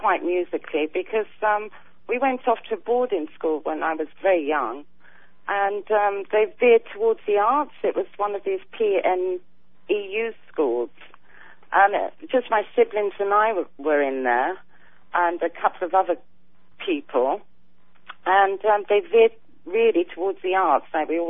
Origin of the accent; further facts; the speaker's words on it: Wimbledon, London, United Kingdom; Yes, I'm from Wimbledon. I live here still.